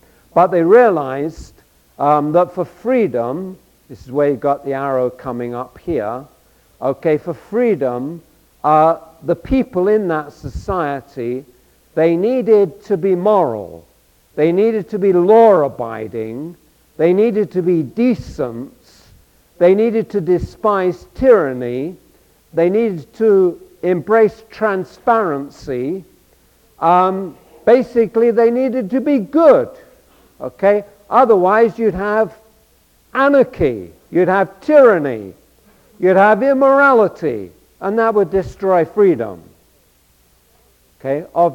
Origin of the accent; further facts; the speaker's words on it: England, United Kingdom; when I was growing up. If you're growing up in England, you don't learn much about Benjamin Franklin and George Washington and all those people.